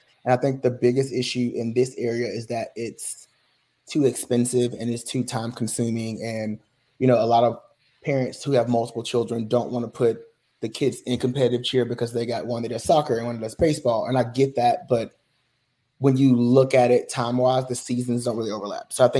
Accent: Mississippi, United States; So it's kind of a crazy story, because I was born in Mississippi, small town, population maybe 14,000.

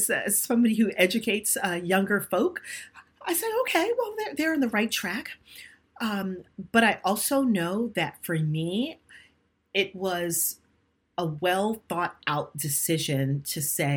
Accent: Brooklyn, New York, United States; that little Black girl growing up in Brooklyn, New York, thought, of course I'm a representation of God.

